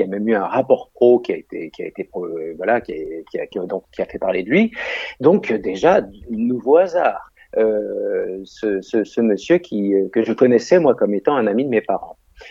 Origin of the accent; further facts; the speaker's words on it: Orléans, Centre-Val de Loire, France; on était dans Orléans, puisque je suis originaire d'Orléans